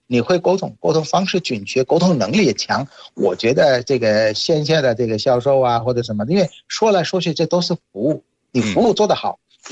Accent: Bangladesh; Chinese is a second language; 现在我回到现在话题，回到我的老家孟加拉国

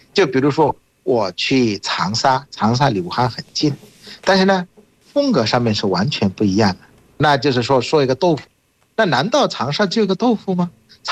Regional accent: Bangladesh; Chinese is a second language; now in China; 大家好，我是来自于孟加拉国的

